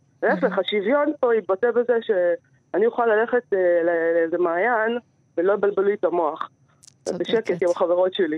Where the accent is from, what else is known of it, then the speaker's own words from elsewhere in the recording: Tel Aviv, Tel Aviv District, Israel; אני מתל אביב אפילו.